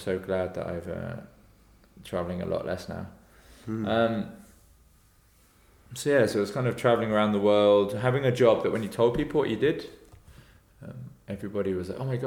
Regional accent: South West England, United Kingdom; But down in Cornwall, they're the only jobs in the summer. It's a very touristy area

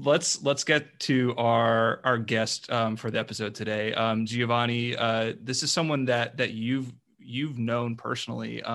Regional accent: Ohio, United States; now in Houston, United States; Yeah, so I'm from Ohio originally, but now I live in the tropical country of Houston, Texas.

